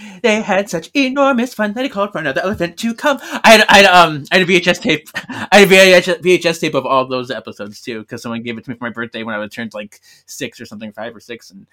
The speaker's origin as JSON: {"language": "English", "town": "Milwaukee", "region": "Wisconsin", "country": "United States", "said": "You know what's, because I'm from Milwaukee. You know, there's a show that took place in Milwaukee."}